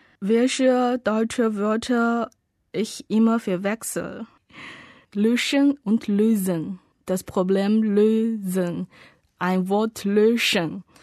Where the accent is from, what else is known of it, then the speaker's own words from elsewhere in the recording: China; German is a second language; now in Beijing, China; 1986 geboren und wohne seit über 10 Jahren in Peking. Meine Heimatstadt liegt eigentlich noch 1000 Kilometer südlich von Peking, ist genau zwischen Peking und Shanghai, eine Hafenstadt.